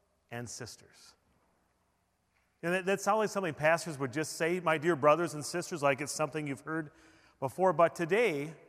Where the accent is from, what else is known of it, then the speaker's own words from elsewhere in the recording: Appleton, Wisconsin, United States; I was born in Appleton, close to Green Bay. I grew up.